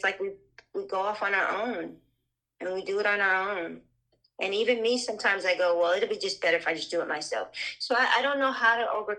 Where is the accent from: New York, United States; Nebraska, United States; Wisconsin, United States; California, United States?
California, United States; Pasadena; and I've been told that because I was raised in Pasadena, California, like because my father worked hard to raise us in middle class, you know, neighborhoods